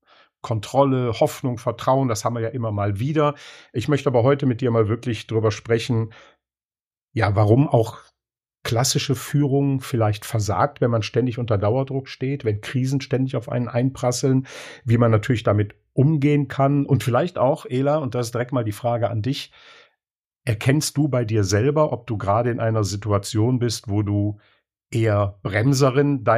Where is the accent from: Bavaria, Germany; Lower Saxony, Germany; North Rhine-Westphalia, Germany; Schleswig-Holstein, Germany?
Lower Saxony, Germany; Bei uns in Ostfriesland